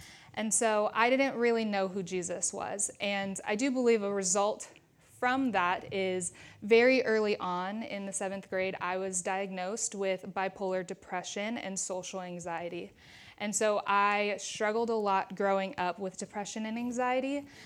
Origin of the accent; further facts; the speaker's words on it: Portland, Oregon, United States; now in Corvallis, United States; And because I'm from Oregon, I'm right up in Portland is where my family is.